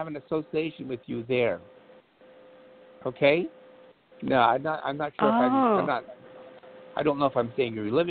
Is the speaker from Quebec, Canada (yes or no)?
yes; Montreal, Quebec, Canada; now in Lily Dale, United States; I'm literally from Montreal, Canada, living in Lilydale, New York.